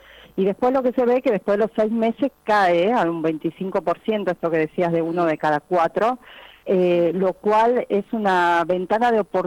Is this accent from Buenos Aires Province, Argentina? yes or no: no; Tucumán, Argentina; now in Buenos Aires, Argentina; yo soy tucumana de origen, pero me vine a Buenos Aires